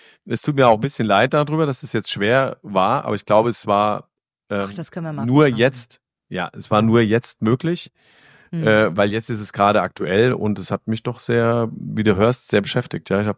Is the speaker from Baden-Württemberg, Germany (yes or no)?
no; Hesse, Germany; born there; also zwar hier in der Rhein-Main-Teller-Ebene geboren, aber die Berge sind mein Metier.